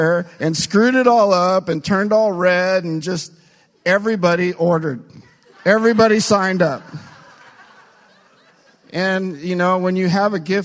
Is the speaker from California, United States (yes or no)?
yes; Stockton, California, United States; she followed her, the father of Christina, down to my hometown, Stockton.